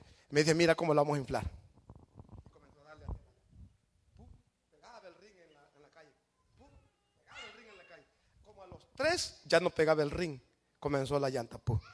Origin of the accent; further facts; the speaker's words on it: El Salvador; moved away; cuando yo vine de El Salvador, me enseñaron 5 palabras en inglés.